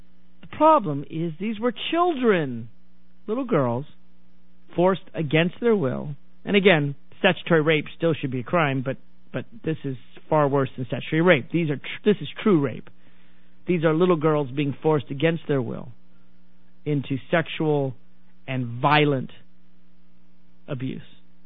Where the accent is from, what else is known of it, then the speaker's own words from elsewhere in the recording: Tennessee, United States; You know, and I'm from Tennessee, so I get a little leeway in knocking the South